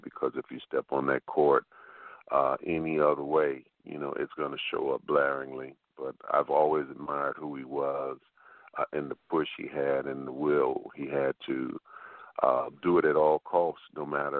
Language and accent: English; Chicago, Illinois, United States; going back for the All-Star weekend reminded me what it was like growing up in Chicago. It was cold.